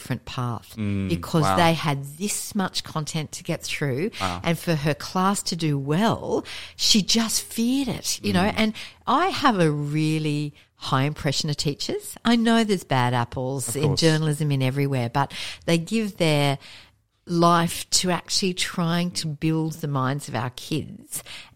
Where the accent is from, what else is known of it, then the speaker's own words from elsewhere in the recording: Brisbane, Queensland, Australia; there was an example given to me in my hometown of Brisbane